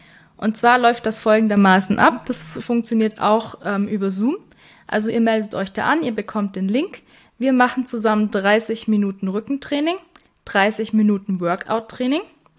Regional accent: Weißenhorn, Bavaria, Germany; Ich komme aus Weißenhorn, darum wird es ans Weißenhorner Tierheim gehen.

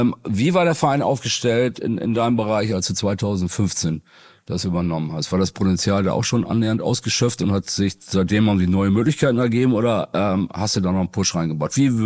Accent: Northern Germany, Germany; Ich habe lange in Hamburg gewohnt, bin aus Norddeutschland, aus der Provinz Norddeutschland.

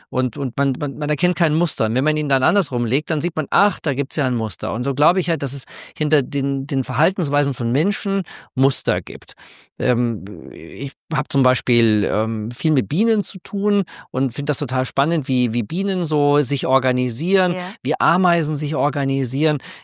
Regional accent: Bavaria, Germany; Ich komme selber vom Land, also ich komme aus dem Allgäu und meine Eltern leben da noch und ich bin da immer wieder

